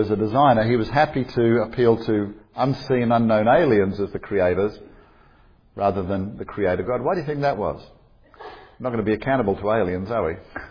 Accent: Australia; I went back to my home country of Australia

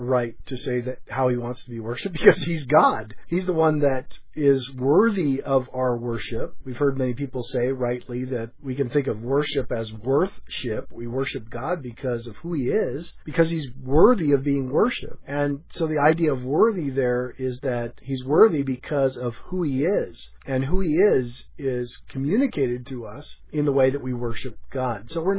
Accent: United States; because as an American, I wanted to break free from all of the constraints of my past

